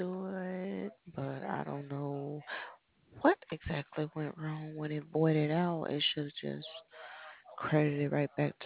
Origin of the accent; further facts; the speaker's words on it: Chicago, Illinois, United States; just because I'm actually from Chicago, still have family there, so I looked up their weather today.